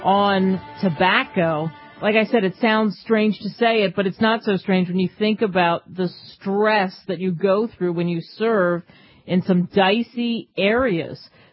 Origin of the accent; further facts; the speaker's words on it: Philadelphia, Pennsylvania, United States; This story got a lot of headlines from my hometown, Philadelphia.